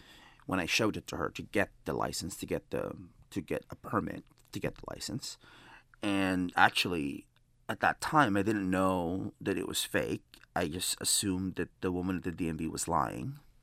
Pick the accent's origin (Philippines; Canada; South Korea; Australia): Philippines; now in United States; growing up in the Philippines, I didn't know what Mexican was